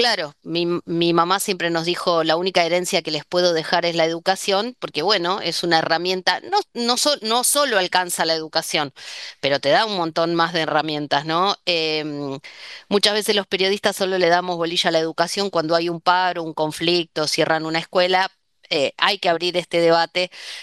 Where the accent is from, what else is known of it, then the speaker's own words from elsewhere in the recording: Río Negro, Argentina; moved away as an adult; now in Buenos Aires, Argentina; cuando me vine de Río Negro a estudiar a Buenos Aires